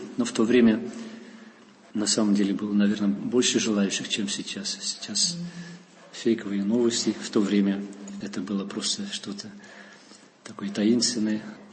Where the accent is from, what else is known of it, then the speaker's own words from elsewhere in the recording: Deventer, Overijssel, Netherlands; Russian is a second language; now in Russia; Я голландец коренной, родился в городе Девентер. Это на востоке Голландии, ближе к Германии. Я учился русскому языку с 12 лет в школе.